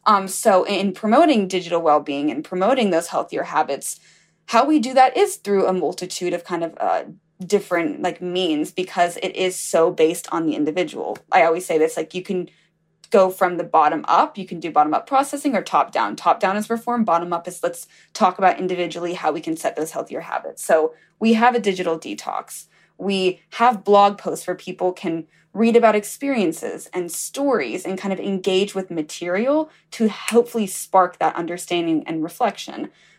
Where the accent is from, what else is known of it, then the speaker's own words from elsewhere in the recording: Alabama, United States; I'm gonna be so lucky to get to Mississippi. I'm from Alabama.